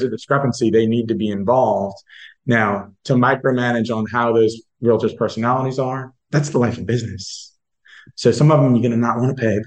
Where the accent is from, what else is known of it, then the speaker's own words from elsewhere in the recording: New Orleans, Louisiana, United States; So I'm a proud resident of Tangipahoa Parish. However, I'm from New Orleans and I love both sides of the lake.